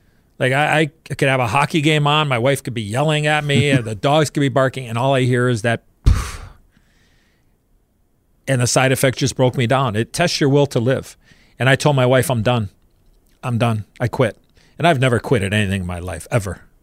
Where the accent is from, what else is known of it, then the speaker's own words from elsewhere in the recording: Chicago, Illinois, United States; drafted by my hometown team, the Blackhawks